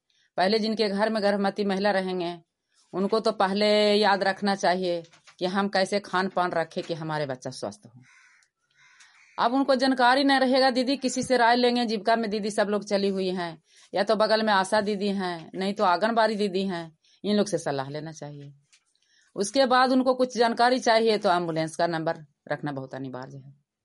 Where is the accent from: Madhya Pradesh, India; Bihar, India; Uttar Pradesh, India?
Bihar, India; Nagar Nausa; मैं ग्राम नगर नौसा का निवासी हूँ